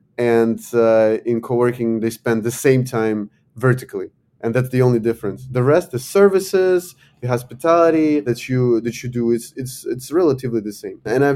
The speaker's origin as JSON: {"language": "English", "country": "Ukraine", "second_language": "English", "said": "I come from Ukraine."}